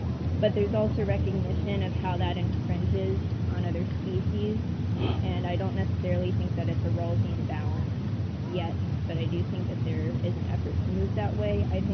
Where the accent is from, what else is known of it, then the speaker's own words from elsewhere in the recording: East Coast, United States; I'm from the East Coast, so we don't have this. It's very much sidewalks and cities